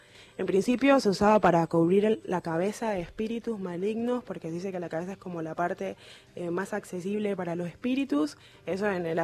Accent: Colombia; now in Argentina; Cuando yo me vine, recién traje muchas cosas de Colombia

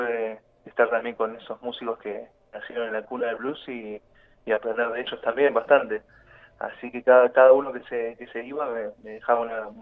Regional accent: Comodoro Rivadavia, Chubut, Argentina; born there; also born or lived in Las Heras / Buenos Aires; yo nací en Comodoro, Rivadavia, y bueno, ya de chico escuchaba música andando por los campos, mi papá se dedicaba al petróleo, así que estuve cerca en una época viviendo en Las Heras, y de chico, y después me fui para Buenos Aires a seguir estudiando música.

